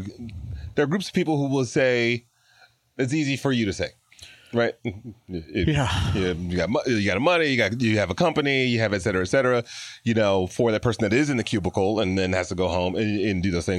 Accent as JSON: {"language": "English", "town": "Detroit", "region": "Michigan", "country": "United States", "tie": "born or raised there"}